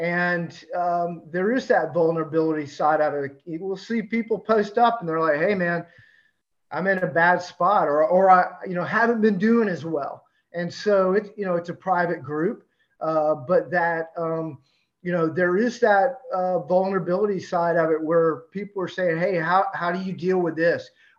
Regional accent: Florida, United States; You know, I just listened to here in my hometown, the Florida State Seminoles just went college football program.

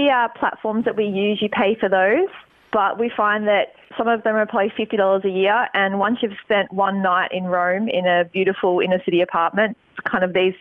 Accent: Australia; So I'm from Australia and Jay's from New Zealand. So my parents live here, so I have a few bits and pieces here, so it's a bit of a home base

